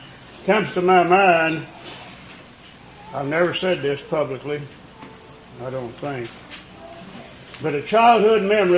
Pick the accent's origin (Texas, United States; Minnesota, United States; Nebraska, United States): Texas, United States; Afton; also born or lived in Crosbyton; I was born in Crosbyton, Texas, Crosby County, and when I was a year old, we moved to Dickens County, just off the Cap Rock, to a little town called Afton.